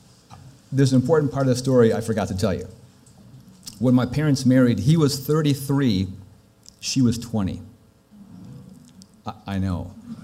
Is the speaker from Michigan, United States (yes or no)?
yes; Michigan, United States; I grew up in Michigan